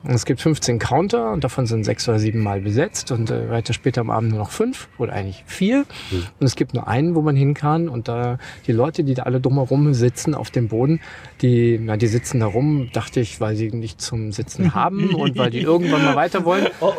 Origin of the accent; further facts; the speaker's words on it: Germany; ich komme aus Deutschland, da geht man zum Bahnhof und holt sich ein Ticket.